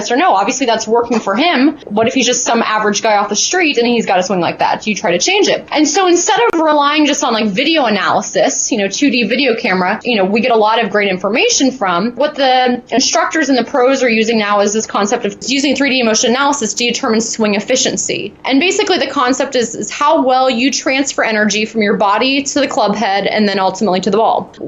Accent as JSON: {"language": "English", "town": "Cincinnati", "region": "Ohio", "country": "United States", "said": "I'm originally from Cincinnati area."}